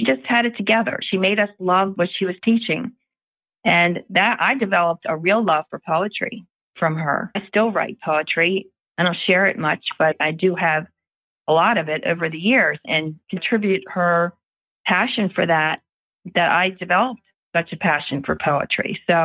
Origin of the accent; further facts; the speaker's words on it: Pimlico, Maryland, United States; I grew up in Pimlico. I went to St. Ambrose Elementary, parochial school.